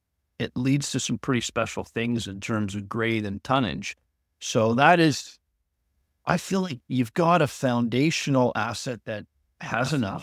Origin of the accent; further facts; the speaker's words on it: Vancouver, British Columbia, Canada; I grew up in Vancouver, but my family, you know, my dad moved over from India when he was 21, right?